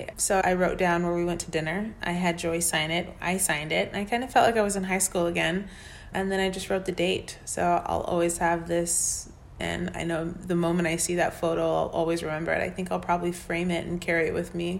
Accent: Texas, United States; it's just something that reminds me of growing up in Texas and getting lost in a forest

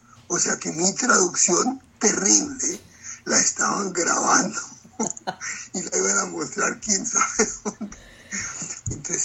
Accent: Cali, Valle del Cauca, Colombia; also born or lived in Bogotá; Yo soy nacido en Bogotá, pero criado en Cali. Cali, que llamamos la sucursal del cielo.

